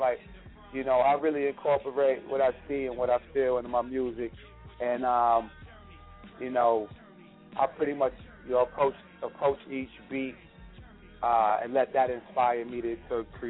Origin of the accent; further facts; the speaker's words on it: Baltimore, Maryland, United States; also born or lived in Evanston, Illinois / Richmond, Virginia; now in Atlanta, United States; I was born in the Midwest, in Evanston, Illinois. I was raised half my life in Charm City, Baltimore, Maryland, and then I lived in Richmond, Virginia, for the second half of my life before I moved down here to the A, Atlanta, Georgia.